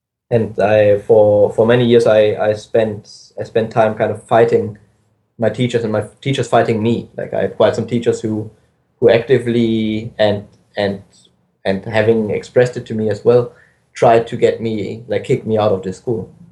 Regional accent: Germany; My mother's Austrian, my father's Israeli. I grew up in Germany. I went to school in Germany.

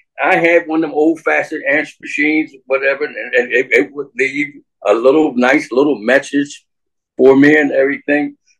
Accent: New Jersey, United States; I didn't know the virtual woman was going to be back where I used to live at. Okay. I'm from Jersey.

